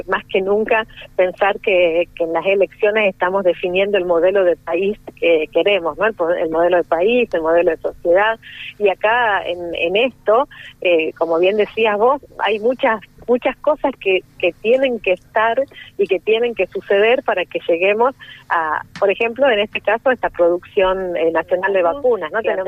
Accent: Argentina; nos tiene que llenar de orgullo como argentinos y argentinas.

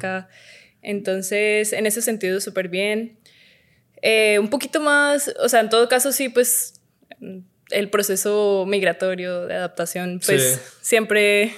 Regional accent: Colombia; moved away; desde que salí de Colombia

